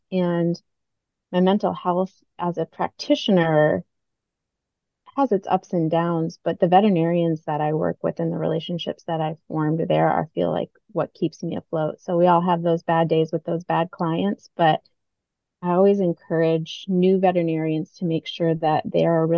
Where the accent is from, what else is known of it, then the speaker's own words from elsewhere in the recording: Minnesota, United States; So, I grew up in Minnesota and there aren't many oceans there.